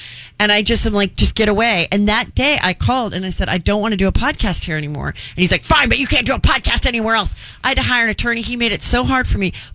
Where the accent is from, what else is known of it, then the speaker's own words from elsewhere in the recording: Los Angeles, California, United States; I grew up in Woodland Hills, Calabasas area of LA.